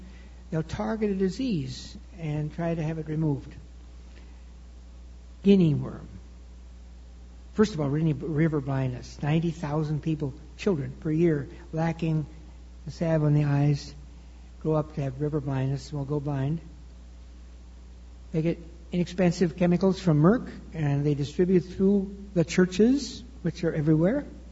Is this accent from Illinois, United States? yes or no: yes; Chicago, Illinois, United States; Again, I'm from Chicago, so I don't have to knock the market.